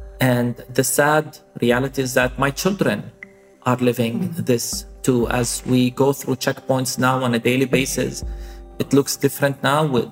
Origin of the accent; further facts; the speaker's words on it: Bethlehem, West Bank, Palestine; But that's not what comes to mind first when I think of my past growing up in Bethlehem.